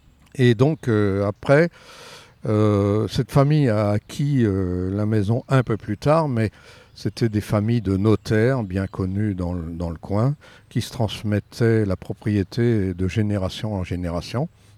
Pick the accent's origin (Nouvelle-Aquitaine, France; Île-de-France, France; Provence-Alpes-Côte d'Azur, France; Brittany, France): Brittany, France; je vous ai dit que je venais de Bretagne. Je suis fils d'agriculteur et chez nous, on avait beaucoup d'arbres à la ferme.